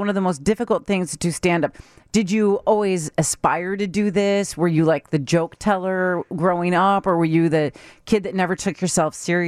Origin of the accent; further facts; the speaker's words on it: Crystal Lake, Illinois, United States; Okay, well, I grew up in Crystal